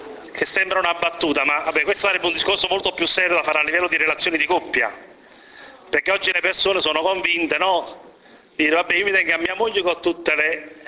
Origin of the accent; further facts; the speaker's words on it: Naples, Campania, Italy; Se l'idea che avete dei napoletani è diversa, sapendo che sono napoletano